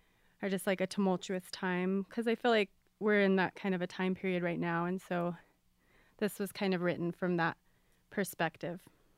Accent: Albuquerque, New Mexico, United States; Hi, we're … We're from Albuquerque, New Mexico

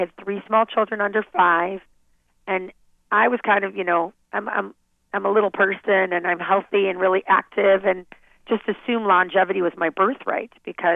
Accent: United States; And being an American, it's easier for me to reach out

